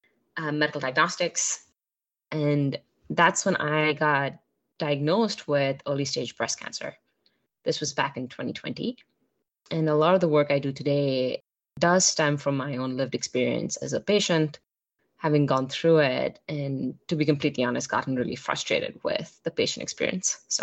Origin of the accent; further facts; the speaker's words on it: India; moved away as an adult; now in United States; I grew up in India, came to the U.S. for undergraduate education